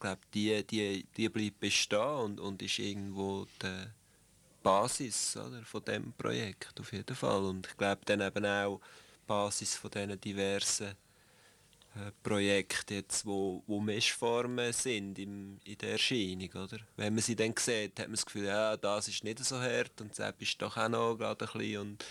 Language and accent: German; Switzerland; Vielleicht bei uns in der Schweiz noch weniger als in anderen Ländern.